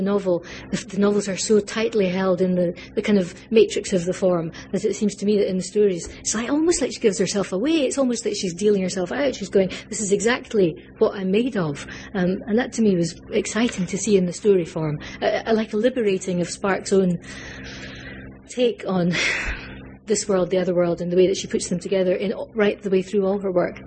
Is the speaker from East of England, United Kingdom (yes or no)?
no; Scotland, United Kingdom; I feel lucky in being Scottish, because we grew up with those yoked opposites. And I also grew up a Catholic. I'm now a lapsed agnostic